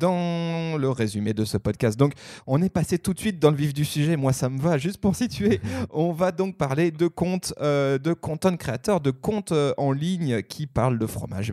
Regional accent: Auvergne-Rhône-Alpes, France; quand on parle fromage forcément je pense à ma région natale, la Haute-Savoie.

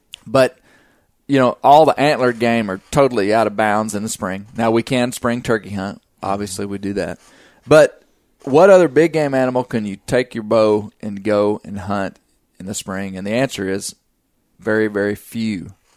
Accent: Arkansas, United States; I'm from the South, from Arkansas. There are no spring bear seasons in the Southern United States.

